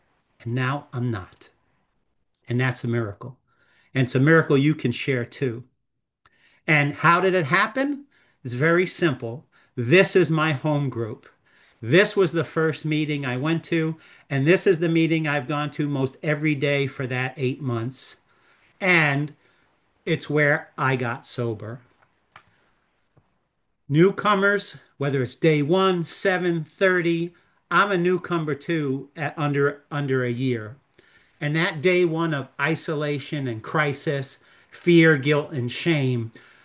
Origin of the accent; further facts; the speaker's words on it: White Plains, New York, United States; I'm from White Plains, New York.